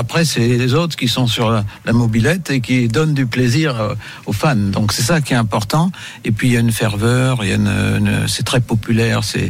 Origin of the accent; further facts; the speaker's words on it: Auvergne-Rhône-Alpes, France; Non, c'est normal, je suis auvergnat, donc c'est pas gênant, on est éduqué pour ça.